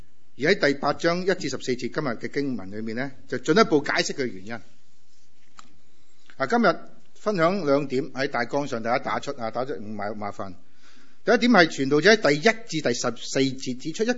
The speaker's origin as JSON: {"language": "Chinese", "country": "China", "said": "就好像我们中国人一句叫什么，上由心生一样"}